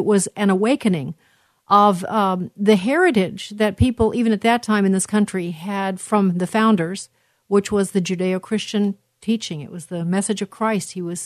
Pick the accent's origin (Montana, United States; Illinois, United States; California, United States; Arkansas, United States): Illinois, United States; Chicago; I just talked to a friend of mine in Illinois. You know, Chicago is my hometown, and it's frightening to me what's happening there.